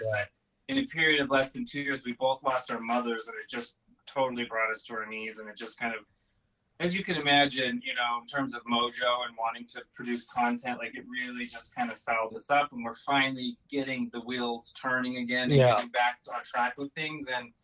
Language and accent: English; Utah, United States; So I was born and raised in Utah, born and raised Mormon, went to seminary for 4 years